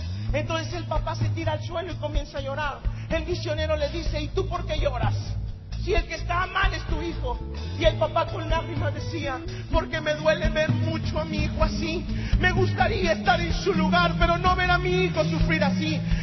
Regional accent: Mexico

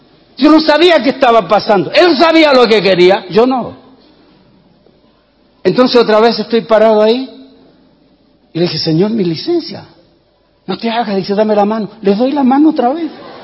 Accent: Chile; moved away as an adult; Cuando yo salí de Chile, salí a los 21 años.

